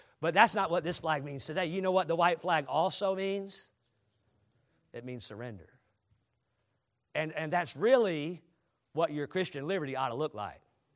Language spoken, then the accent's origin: English; Charlotte, North Carolina, United States; I grew up in Charlotte, in the shadow of the Charlotte Motor Speedway. You had to learn something about racing when you grow up in Charlotte, North Carolina.